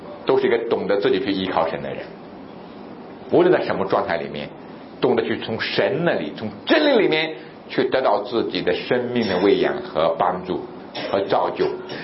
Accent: China; born there; 尤其我们生在中国这个国家

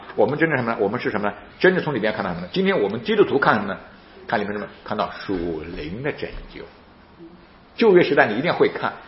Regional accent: China; 我们是中国人，我们以前中国人什么？我要向往北京天安门

